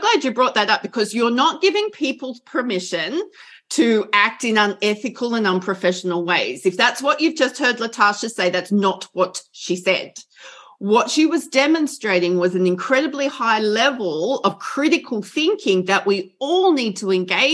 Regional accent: Australia; I'm an Australian

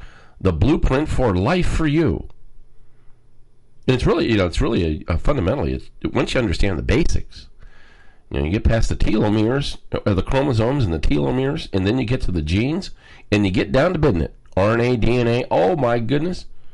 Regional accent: Scotland, United Kingdom; I might find out, rather than being so Scottish, I'm probably more Ruski.

